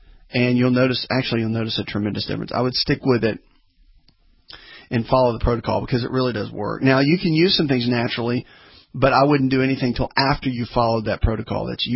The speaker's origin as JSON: {"language": "English", "region": "the South", "country": "United States", "tie": "born or raised there", "said": "Of course, I'm obviously born and raised in the South."}